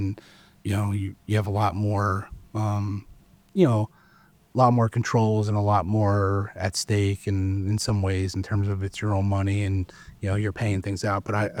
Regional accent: Rensselaer, United States; I started volunteering at a senior center in my hometown in Rensselaer

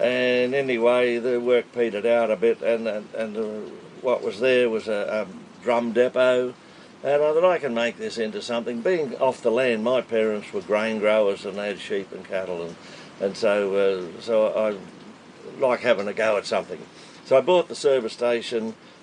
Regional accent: Australia; no, I'm Australian, I'm the Ampol man of Capella and of Central Queensland

